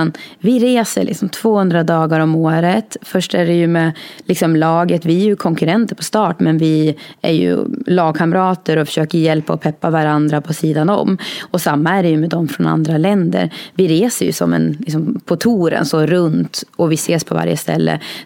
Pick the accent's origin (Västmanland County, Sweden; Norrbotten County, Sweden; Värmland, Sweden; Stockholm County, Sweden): Västmanland County, Sweden; Norberg; när man spelar fotboll bara hemma i Norberg